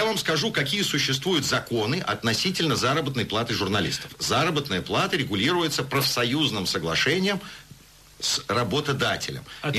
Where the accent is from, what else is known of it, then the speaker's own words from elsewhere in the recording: Russia; now in Denmark; Я был такой свежий эмигрант и искренне, наивно удивился этому вопросу. Я ему сказал, так я же из России.